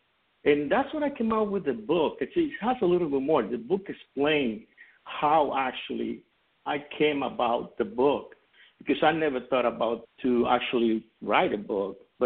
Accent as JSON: {"language": "English", "country": "Puerto Rico", "tie": "born or raised there", "also_born_or_lived": "New York", "said": "I was born in New York. I was raised in Puerto Rico."}